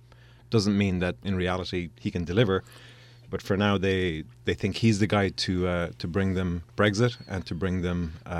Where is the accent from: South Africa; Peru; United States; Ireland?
Ireland; Limerick, Munster; accent: Irish; West of Ireland, Limerick.